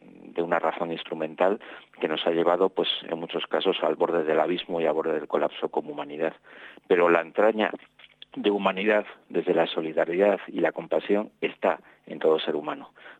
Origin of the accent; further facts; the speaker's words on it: Spain; acá en mi país hay una localidad que se llama Atapuerca